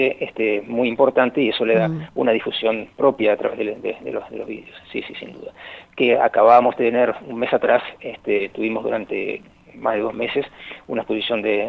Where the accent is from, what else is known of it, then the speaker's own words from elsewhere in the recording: Montevideo, Uruguay; Somos privilegiados montevideanos